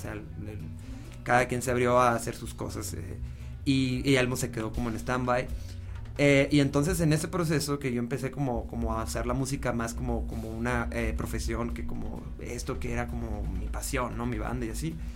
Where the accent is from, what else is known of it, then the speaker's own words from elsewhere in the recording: Hermosillo, Sonora, Mexico; yo vengo de Hermosillo, Sonora. Me vine a vivir acá a estudiar composición. Y pues aquí me quedé trabajando más que nada para medios audiovisuales.